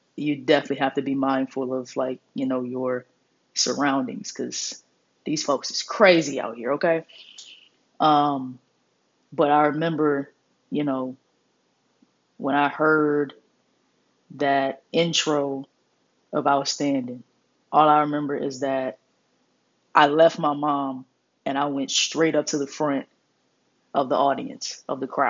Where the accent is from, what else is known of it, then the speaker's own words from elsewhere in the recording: New Roads, Louisiana, United States; also born or lived in New Orleans; I was born in New Orleans, Louisiana. I'm originally from Louisiana. However, I'm not, from New Orleans. I believe I moved to New Rose, Louisiana, probably around, I don't know, maybe five, six, maybe younger, give or take a year or two.